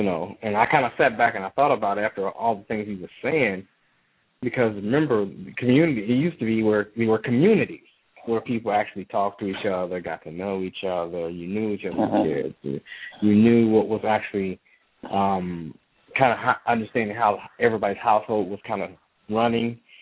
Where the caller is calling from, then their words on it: Houston, Texas, United States; calling out of Houston.